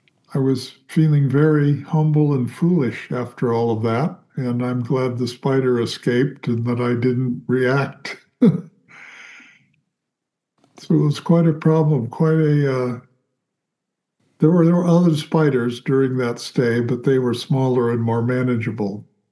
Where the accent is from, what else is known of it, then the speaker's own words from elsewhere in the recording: Florida, United States; I grew up in Florida and I'm quite averse to spiders.